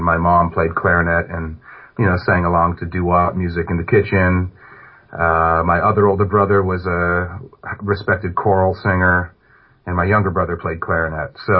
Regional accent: Portland, Maine, United States; This was in Maine. I was raised outside of Portland, Maine.

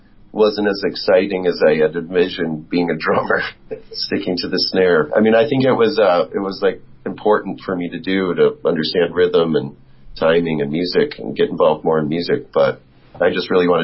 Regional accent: Chicago, Illinois, United States; Yes, we're from Chicago.

